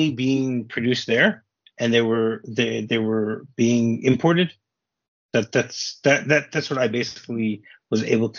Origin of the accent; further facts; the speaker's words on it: Michigan, United States; I mean, I'm from Michigan, and there's a bridge called the Mackinac Bridge